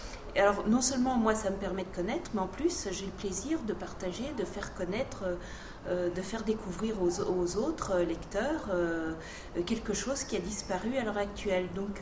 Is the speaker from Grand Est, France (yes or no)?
yes; Vittel, Grand Est, France; born there; est le département où je vis maintenant, alors que je suis née, contrairement à Élise, je suis née dans l'eau, puisque je suis née à Vittel.